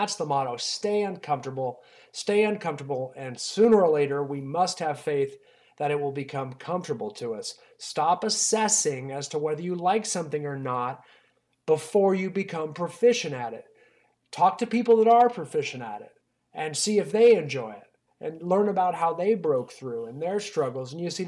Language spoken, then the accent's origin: English; California, United States; I mean, I'm from California, and this might be a California example, but you'll get the gist.